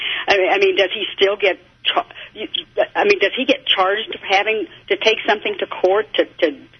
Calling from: Kansas City, Missouri, United States; Yes, I'm calling from Kansas City, Missouri.

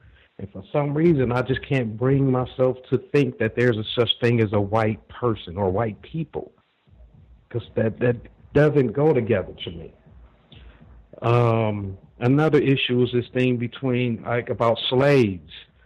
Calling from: Los Angeles, California, United States; I'm calling from Los Angeles

